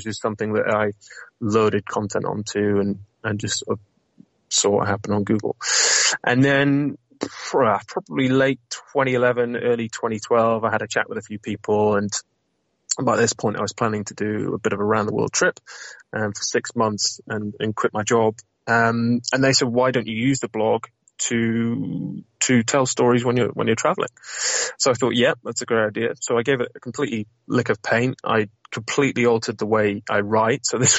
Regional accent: North West England, United Kingdom; the bagging part is a little nod to my northern roots. So I'm from Lancashire originally, although I definitely don't sound it.

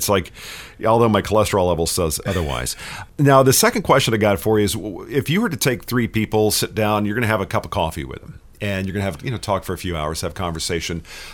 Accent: Texas, United States; You see, as a kid growing up in Texas, I thought everybody in Chicago lived in a big suburban house.

